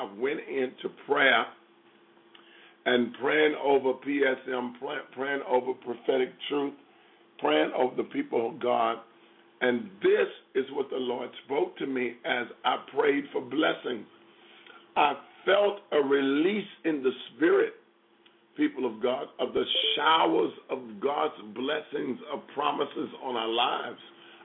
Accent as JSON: {"language": "English", "town": "Chicago", "region": "Illinois", "country": "United States", "tie": "born there", "said": "Hallelujah, because I was born in Chi-Town. It's my town."}